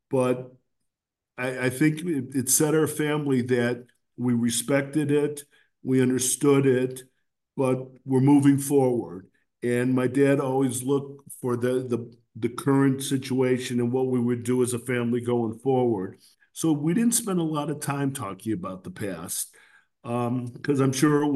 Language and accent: English; Michigan, United States; I do have about 35 people that, family and friends that I grew up with in Michigan who are all coming out for that weekend too.